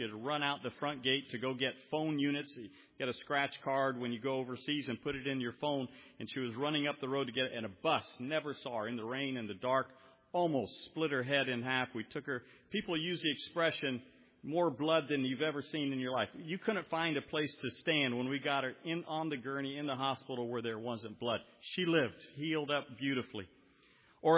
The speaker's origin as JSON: {"language": "English", "country": "Liberia", "tie": "born or raised there", "said": "I grew up in Africa. My parents moved to Liberia in 1970. I was in first grade."}